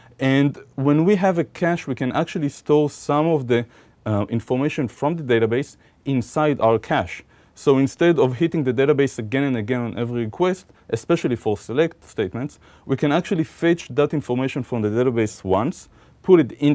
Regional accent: Israel; English is a second language; I come from Israel

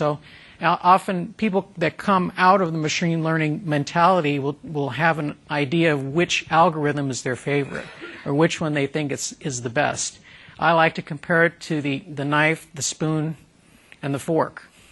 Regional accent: Atlanta, Georgia, United States; I'm from Atlanta, Georgia, and this is my first time in Amsterdam.

